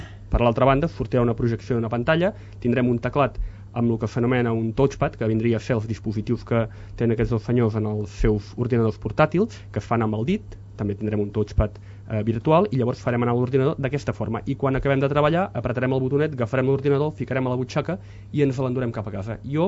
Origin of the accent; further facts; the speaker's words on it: Catalonia, Spain; jo estic acostumat a parlar en català, que és la meva llengua paterna, i en portuguès, que és la meva llengua materna, i el castellà tinc un accent que... En fi, em clifen de seguida que sóc català.